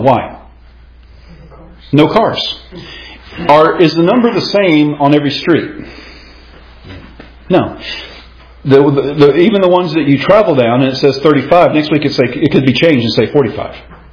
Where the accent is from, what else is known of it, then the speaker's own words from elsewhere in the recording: Powder Springs, Georgia, United States; when you drive into my hometown of Powder Springs